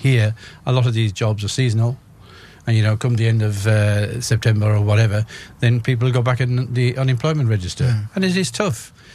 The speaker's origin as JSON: {"language": "English", "town": "Cree", "country": "Ireland", "tie": "born there", "said": "I was born in Cree, which is just down the road, and Milltown was a very important part of our life."}